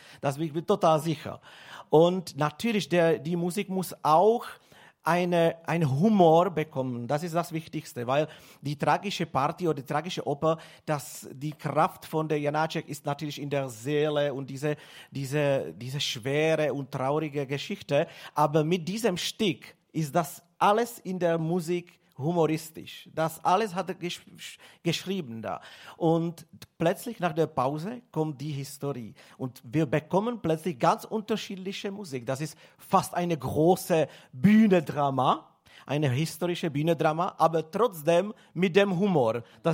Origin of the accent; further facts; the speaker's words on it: Prague, Czechia; born there; German is a second language; Ja, ich bin aus Prag geboren eigentlich.